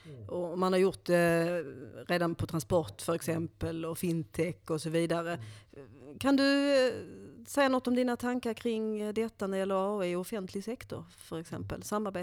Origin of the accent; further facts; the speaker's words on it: Sweden; Som svensk så blir man ju lite inspirerad vad som sker i Sverige